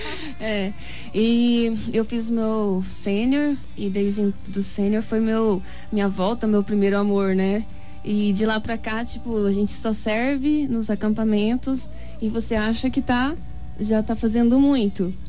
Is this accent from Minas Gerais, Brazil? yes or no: no; Dourados, Mato Grosso do Sul, Brazil; Eu sou daqui, de Dourados.